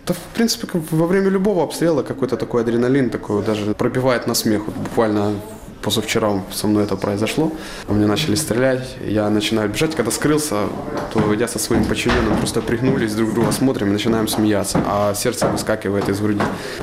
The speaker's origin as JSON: {"language": "Russian", "town": "Yavoriv", "region": "Lviv Oblast", "country": "Ukraine", "tie": "born or raised there", "said": "родом я из Львовской области, из города Яворов. Я живу в Житомирской области, там переехать вот оттуда. Это с Житомирской области я уже пошел служить."}